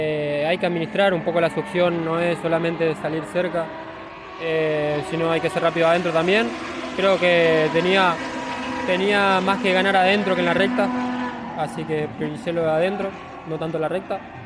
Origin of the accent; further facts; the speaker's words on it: Chaco, Argentina; yo soy de Chaco